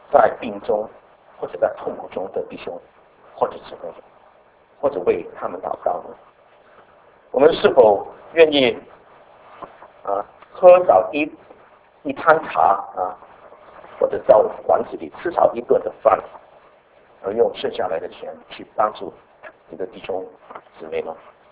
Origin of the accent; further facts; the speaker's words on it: Hong Kong; 我们香港人叫糖水啊